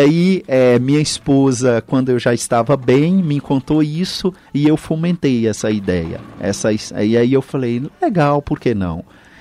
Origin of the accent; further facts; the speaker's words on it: Pedras de Maria da Cruz, Minas Gerais, Brazil; lá na minha cidade natal de Pedras Maria da Cruz.